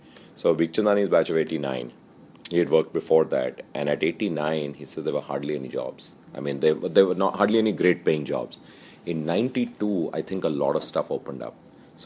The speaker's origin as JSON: {"language": "English", "region": "Delhi", "country": "India", "tie": "born or raised there", "also_born_or_lived": "Hyderabad", "said": "I grew up in Delhi. I was born in Hyderabad, but actually grew up in Delhi."}